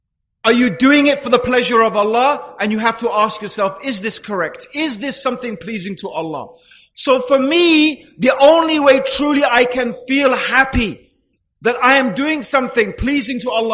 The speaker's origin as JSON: {"language": "English", "region": "Dar es Salaam", "country": "Tanzania", "tie": "born there", "said": "This is my country in the sense I'm white. I actually wasn't born here. I was born in Dar es Salaam in Tanzania, in Africa."}